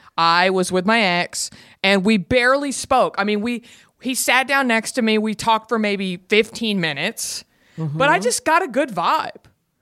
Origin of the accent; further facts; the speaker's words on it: Garland, Texas, United States; So I'm from Garland, Texas. Garland is a suburb of Dallas.